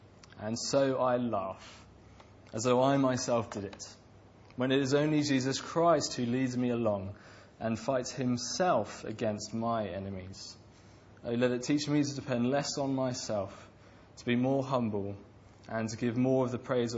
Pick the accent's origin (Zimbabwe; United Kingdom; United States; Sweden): United Kingdom; East of England; I'm from Suffolk, so I won't say anything.